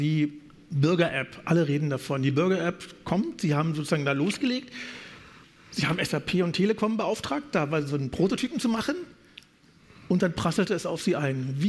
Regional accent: Berlin, Germany; Ich bin Berliner, sorry, patriotischer Berliner.

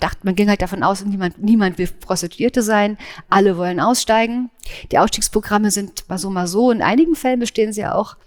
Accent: East Germany, Germany; ich komme aus der DDR, ich bin beim FKK-Schrein aufgewachsen

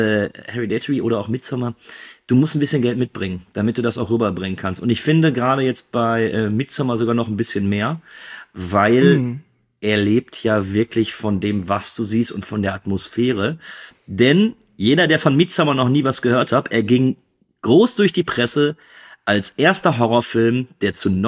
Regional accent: North Rhine-Westphalia, Germany; ich komme aus dem Ruhrgebiet

